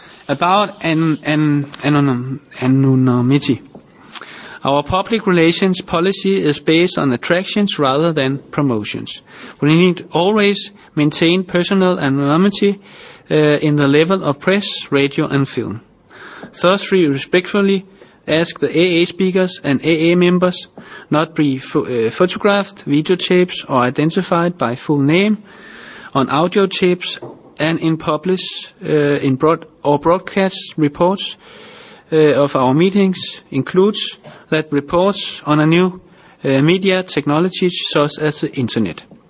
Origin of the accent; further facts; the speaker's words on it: Denmark; English is a second language; I'm an alcoholic from Denmark.